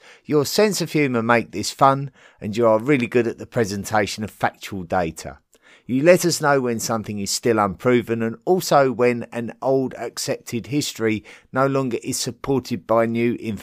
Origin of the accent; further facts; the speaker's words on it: Clovis, New Mexico, United States; I grew up near Clovis, New Mexico